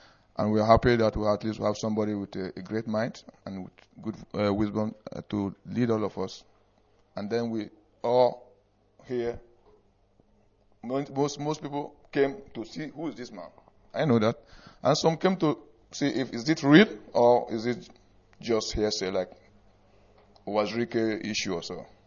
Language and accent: English; Enugu Ezike, Enugu State, Nigeria; now in Netherlands; I come from Enugu Ezike. Enugu Ezike is in Suka. Suka is in Enugu. Enugu is in Biafra land. So actually I reside in the Netherlands